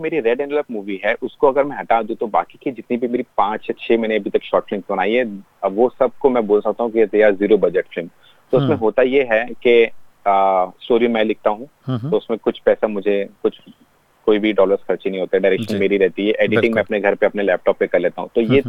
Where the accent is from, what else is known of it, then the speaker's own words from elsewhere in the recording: India; now in Australia; मैं इंडिया से हूँ, मैंने अपना पूरा मोस्ट ऑफ द टाइम मैंने इंडिया में बिताया